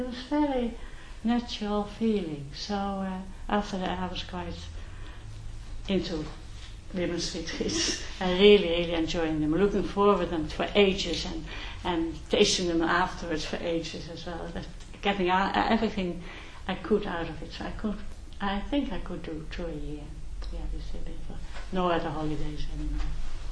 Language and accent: English; Netherlands; English is a second language; and I'm from Holland, and we got on very well.